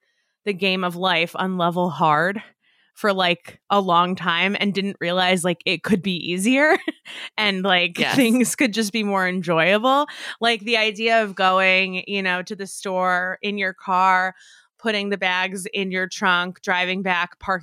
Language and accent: English; New York, United States; I grew up outside of New York.